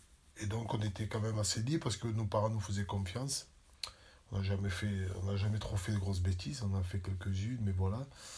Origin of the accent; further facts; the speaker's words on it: Marseille, Provence-Alpes-Côte d'Azur, France; Alors, je suis né en 1966 à Marseille, dans un des quartiers les plus populaires de Marseille, qui s'appelle la Belle de Mai. Donc, j'y ai grandi jusqu'à l'âge de 9 ans. Puis, je suis allé dans une banlieue qui s'appelle La Marie